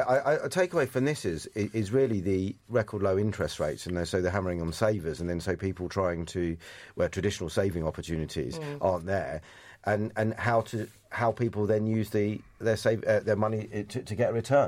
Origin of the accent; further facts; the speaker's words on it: London, United Kingdom; I'm a Londoner and I'm affected by that.